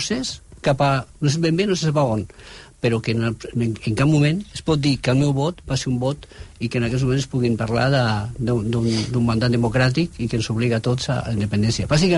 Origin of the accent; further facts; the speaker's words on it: Sant Feliu de Llobregat, Catalonia, Spain; del meu poble, de Sant Feliu.